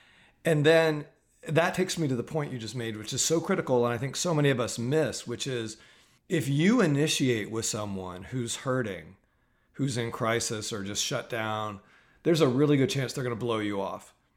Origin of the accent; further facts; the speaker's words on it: United States; yeah, I'm an American, born and bred.